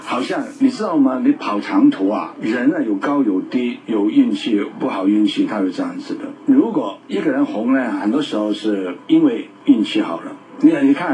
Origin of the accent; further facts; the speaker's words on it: Hong Kong; 我们香港人基本上是这样子的，工作工作工作工作，没有生活的，